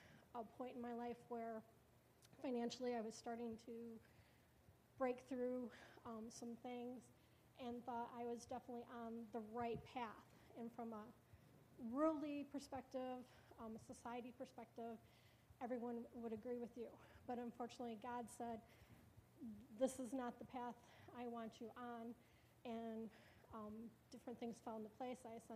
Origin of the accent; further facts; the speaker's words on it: Caro, Michigan, United States; Some of you may or may not know, I'm originally from Caro. Long story short, I kind of moved away, and about 20-some years later, I moved back home.